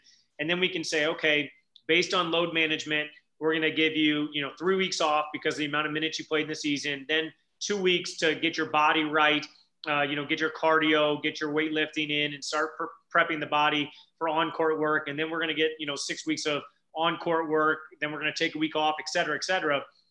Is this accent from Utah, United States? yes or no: no; St. Louis, Missouri, United States; now in Los Angeles, United States; I'm from St. Louis. Right now I kind of call LA home